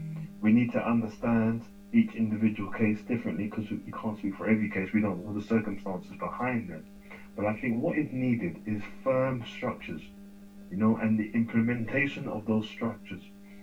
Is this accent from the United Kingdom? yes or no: yes; United Kingdom; born there; UK-born Ghanaian. My mother, my dad, if you cut my blood and you see my DNA, they will tell you that I am from the Ashanti region, the Jumokati Kese.